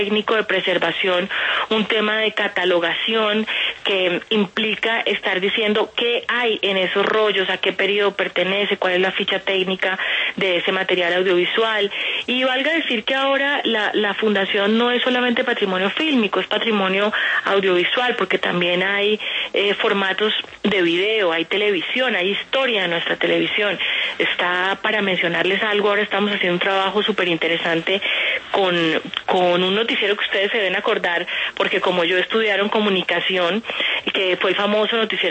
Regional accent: Colombia; lo que somos los colombianos culturalmente

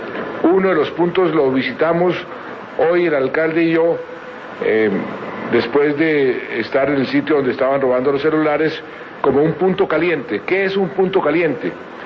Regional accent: Bogotá, Colombia; yo soy bogotano

